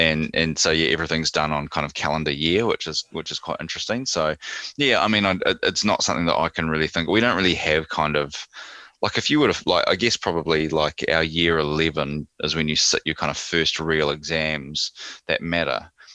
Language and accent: English; New Zealand; as a Kiwi, I find this kind of stuff about school a bit weird because I can't really relate to.